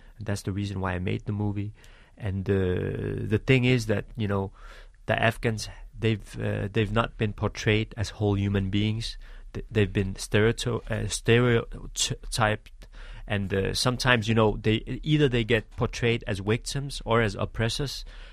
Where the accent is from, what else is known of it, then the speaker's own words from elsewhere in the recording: Denmark; So I tell them that I'm actually from Denmark, and then they start to regard me as a foreigner, actually.